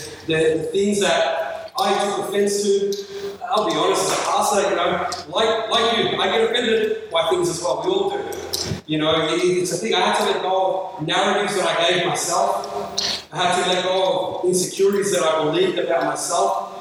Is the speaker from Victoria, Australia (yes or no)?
yes; Melbourne, Victoria, Australia; I would be leading a location in my hometown, you know, in the western suburbs of Melbourne